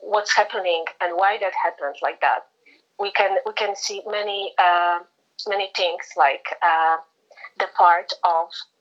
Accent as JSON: {"language": "English", "country": "Poland", "second_language": "English", "lives_now": "Oxford, United Kingdom", "said": "you know, about like I come from Poland and all what is mentioned in the book."}